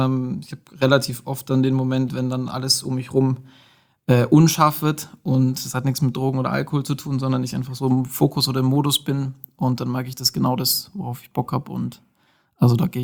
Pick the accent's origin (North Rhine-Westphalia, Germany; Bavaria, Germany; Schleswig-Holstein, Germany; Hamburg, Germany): Bavaria, Germany; Nördlingen; now in Nuremberg, Germany; komme aus Nördlingen, also gebürtiger Schwabe, ne? Schaffer, Häuslebauer und so, wohne jetzt aber seit 7 Jahren in Nürnberg